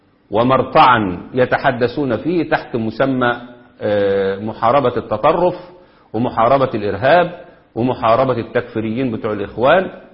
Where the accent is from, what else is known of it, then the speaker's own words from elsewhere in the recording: Egypt; عندنا في مصر